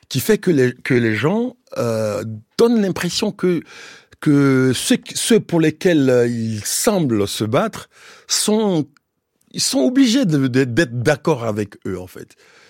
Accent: Abidjan, Côte d’Ivoire; Moi, quand je venais d'Abidjan, j'ai vu des gamins sans culture politique

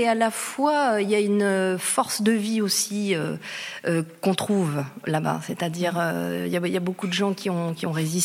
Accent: Belgium; accent: Belgian; je vous vois venir, c'est peut-être fait pour moi, j'ai un petit accent belge

